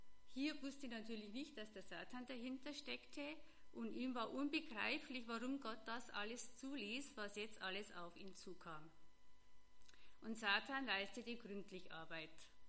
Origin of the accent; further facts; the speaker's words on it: Vollenbach, Germany; ich bin ja in Vollenbach aufgewachsen, da sind wir gerne in den angrenzenden Wald gegangen